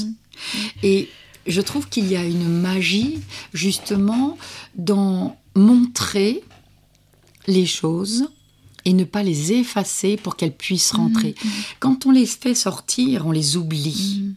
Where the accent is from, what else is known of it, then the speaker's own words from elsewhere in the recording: France; je suis française, donc avec une ancestralité grecque